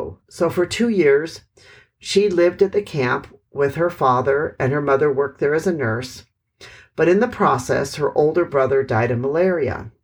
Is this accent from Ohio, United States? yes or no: no; Wisconsin, United States; Now, I grew up in Wisconsin, and I can tell you that Wisconsin is cold